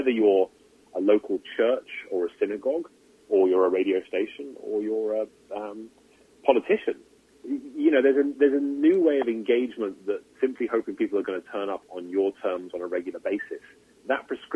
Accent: England, United Kingdom; when I grew up in England

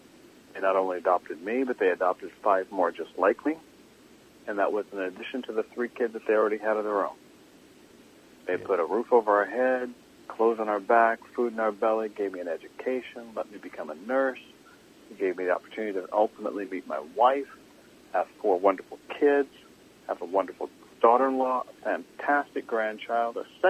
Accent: Kansas, United States; also born or lived in Texas; I grew up in Kansas, and my birth mom was from Iowa.

